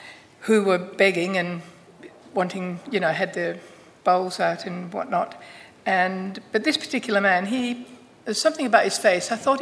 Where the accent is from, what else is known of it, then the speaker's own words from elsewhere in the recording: Scotland, United Kingdom; being a Scot, I thought, my lucky day.